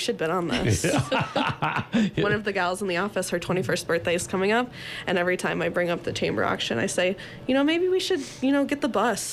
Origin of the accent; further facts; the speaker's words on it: West Virginia, United States; now in Litchfield, United States; And I graduated high school here in Litchfield, but I grew up in West Virginia.